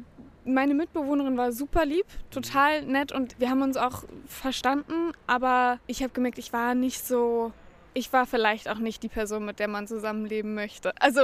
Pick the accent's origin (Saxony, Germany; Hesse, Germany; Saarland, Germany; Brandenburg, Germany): Brandenburg, Germany; Potsdam; born there; now in Berlin, Germany; geboren bin ich aber in Potsdam.